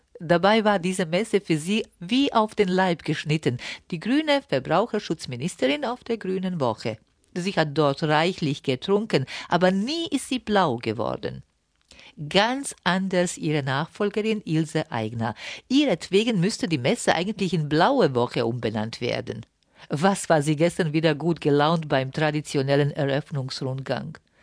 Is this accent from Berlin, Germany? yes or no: yes; Berlin, Germany; So nett sind wir Berliner zu den Bayern.